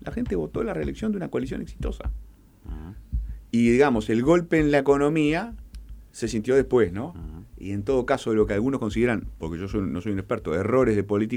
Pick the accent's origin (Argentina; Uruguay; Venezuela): Uruguay; Yo al menos me crié en ese Uruguay